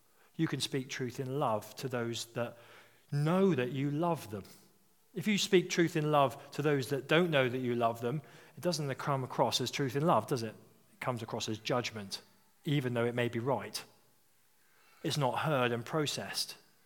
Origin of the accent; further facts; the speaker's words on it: United Kingdom; We are not good as British people at speaking truth, are we?